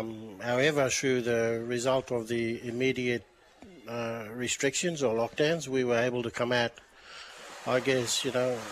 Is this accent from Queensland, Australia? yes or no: yes; Yarrabah, Queensland, Australia; you know, true Australian generation. So lived and worked and went to school all my life, so they classify us as Australian generation